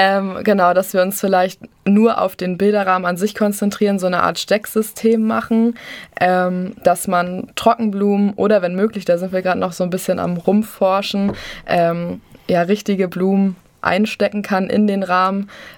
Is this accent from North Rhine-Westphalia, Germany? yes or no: no; Lübeck, Schleswig-Holstein, Germany; Ich bin 24 Jahre alt, komme ursprünglich aus Lübeck und bin jetzt ja seit 3 Jahren hier in Deggendorf oder in Bayern zum Studieren.